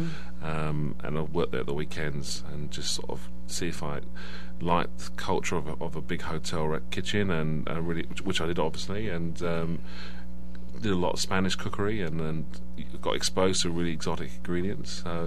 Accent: London, United Kingdom; Yes, in London, and trained and worked in sort of London's best restaurants and hotels.

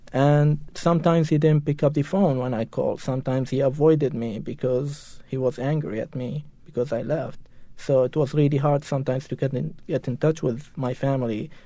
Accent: Iraq; moved away; Second, because I was from Iraq.

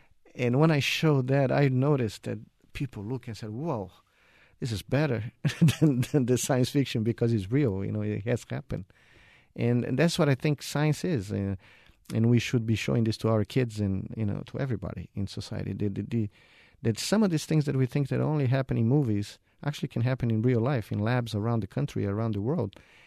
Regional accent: Brazil; English is a second language; moved away as an adult; now in United States; I came from Brazil as a medical student, PhD student

